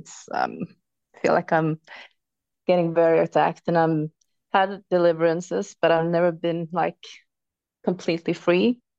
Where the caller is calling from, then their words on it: Norway; I'm from Norway.